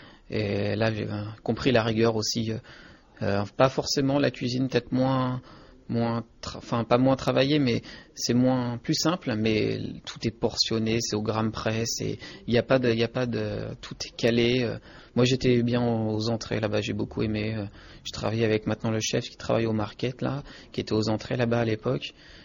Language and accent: French; Paris, Île-de-France, France; born there; je suis à moitié de là-bas, mon frère est né là-bas, bon, moi je suis né à Paris